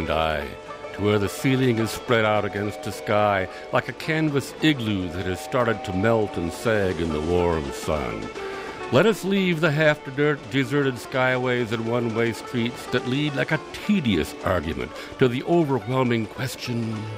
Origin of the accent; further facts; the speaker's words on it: Nevada City, California, United States; back with you again in Nevada City, my hometown, Nevada City, California